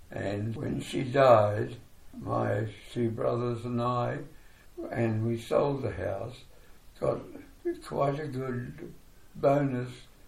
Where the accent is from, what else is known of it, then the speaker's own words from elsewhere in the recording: Hastings, South East England, United Kingdom; brother Ian and brother George, and we lived in Hastings, and as far back as I can remember, it was in a ex-dairy that was opposite Slater's auction room